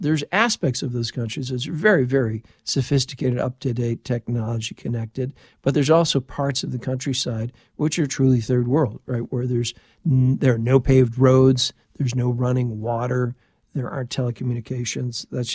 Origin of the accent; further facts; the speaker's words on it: United States; because I'm an American too, thinking in English